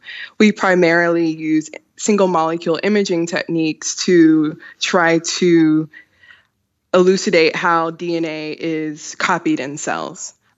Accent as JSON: {"language": "English", "country": "United States", "lives_now": "Wollongong, Australia", "said": "I'm American, and I am in the Van Oyen group here at UOW"}